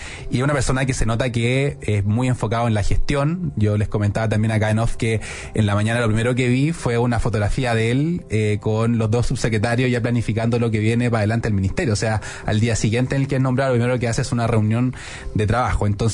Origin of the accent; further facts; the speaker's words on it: Concepción, Biobío, Chile; yo soy penquista